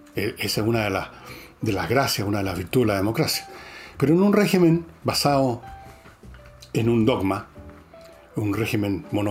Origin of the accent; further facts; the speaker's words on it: Chile; Nosotros somos chilenos, tenemos nada que ver con eso.